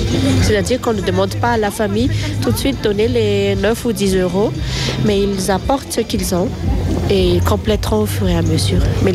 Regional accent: Antananarivo, Analamanga, Madagascar; Oui, moi je viens de Tana

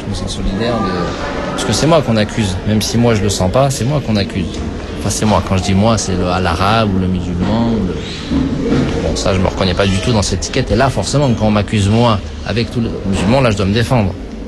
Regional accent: Clermont-Ferrand, Auvergne-Rhône-Alpes, France; Je nie pas mes origines de quartier. Moi, je suis de Clermont-Tour, moi, je suis d'Auvergne. Je suis ici que depuis un an et demi, je vis dans une cité universitaire.

